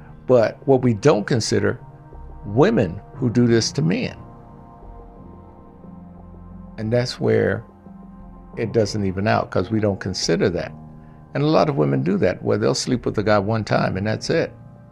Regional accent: Mississippi, United States; Being that I'm from Mississippi, I can tell you right now, anything that had to do with sex was pretty much taboo.

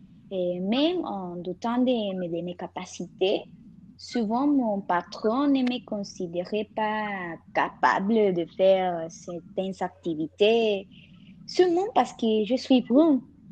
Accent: Cancún, Quintana Roo, Mexico; French is a second language; j'ai 20 ans, je suis mexicaine, je vis actuellement à Cancun. J'ai vécu là toute ma vie.

